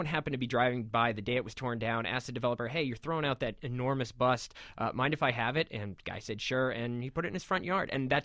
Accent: Salem, Massachusetts, United States; moved away as an adult; now in New York, United States; I grew up in Massachusetts. I grew up in Salem, Massachusetts, north of Boston, which city, and moved to New York in 2000 to attend Columbia University, and I've been here since.

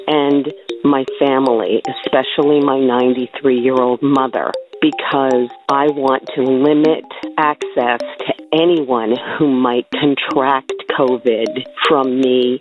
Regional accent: Bernardsville, New Jersey, United States; I'm from Bernardsville, New Jersey, though I do not teach there.

